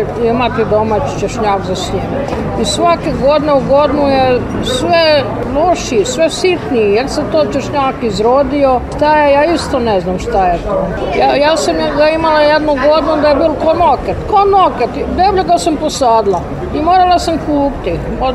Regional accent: Graberje, Sisak-Moslavina County, Croatia; born there; ja sam rođena u Graberju između Gline i Petrinje.

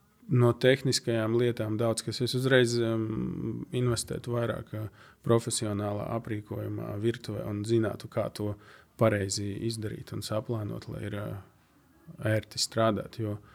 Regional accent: Latgale, Latvia; es pats esmu no Latgales, ikdienā runāju latgaliski

